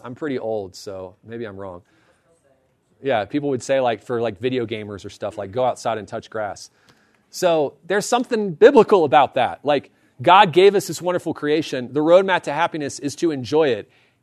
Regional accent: Virginia, United States; moved away as an adult; I moved out here when I was 22 from Virginia to California

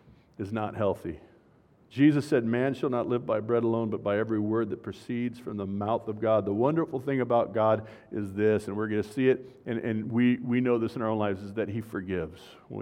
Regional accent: Glendora, California, United States; You know, I grew up in Glendora, California. The cops were tough.

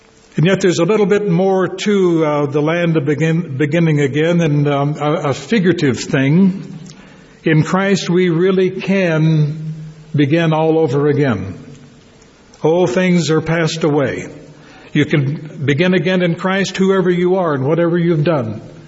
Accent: California, United States; also born or lived in Oklahoma; It's certainly not California, though I was born in Oklahoma. I grew up in California.

